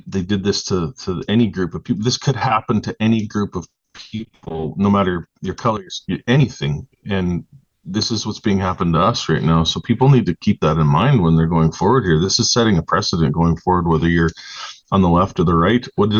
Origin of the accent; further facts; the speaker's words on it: Swift Current, Saskatchewan, Canada; we had a little get together here last weekend in my hometown of Swift Current, Saskatchewan